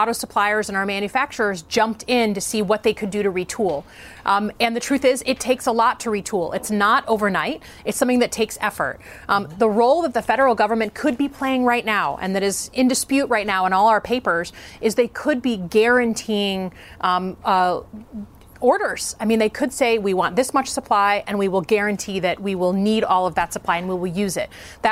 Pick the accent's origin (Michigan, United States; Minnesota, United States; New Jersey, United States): Michigan, United States; So, listen, I'm from Michigan, so we are the auto capital of the world